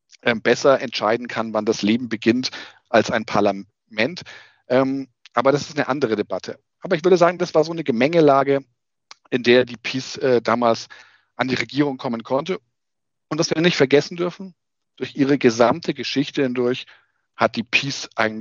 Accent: Bavaria, Germany; born there; ich komme gebürtig aus Bayern.

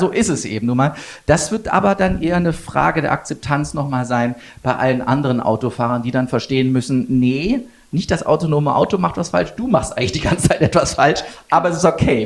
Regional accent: Wuppertal, North Rhine-Westphalia, Germany; Ja, also ich komme aus Wuppertal, muss man dazu sagen, und das ist ja nun eine größere Stadt, wohnte da aber dort eher am Rand, quasi an der Grenze, quasi zwischen Düsseldorf und Wuppertal.

